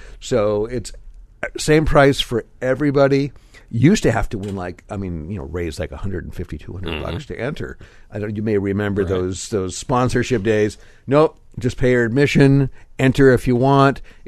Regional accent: Magnolia, United States; I'm also from Magnolia.

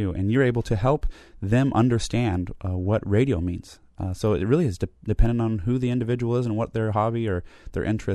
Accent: Oregon, United States; now in Humboldt County, United States; But I'm originally from Northeast Oregon, and it's mostly a dry desert climate, definitely extreme.

